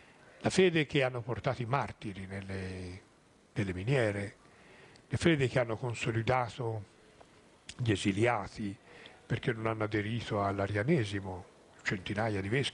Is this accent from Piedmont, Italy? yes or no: no; Tuscany, Italy; Io sono toscano, la Toscana è bellissima.